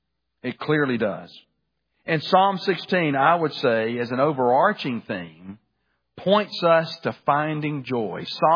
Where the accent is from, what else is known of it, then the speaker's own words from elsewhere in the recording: Birmingham, Alabama, United States; I remember as a child growing up in Birmingham, one of the taller buildings in downtown Birmingham, and they may still do this. It's just been a number of years since I've been in Birmingham